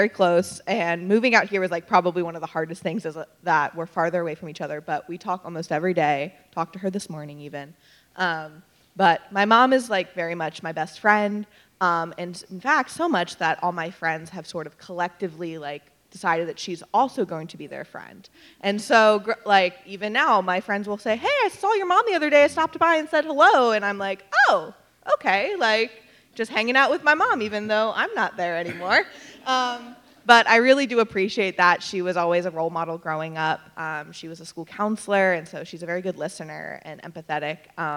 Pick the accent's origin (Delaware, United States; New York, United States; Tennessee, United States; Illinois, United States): Delaware, United States; So I am not from Kansas. I grew up in Delaware.